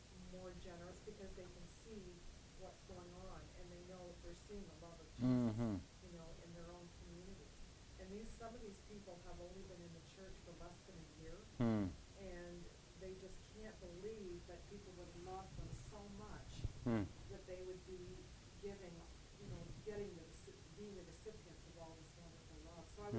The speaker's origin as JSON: {"language": "English", "town": "Windsor", "region": "Ontario", "country": "Canada", "said": "I'm from Windsor, Ontario, Canada. I belong to the Alliance denomination and the Alliance Church"}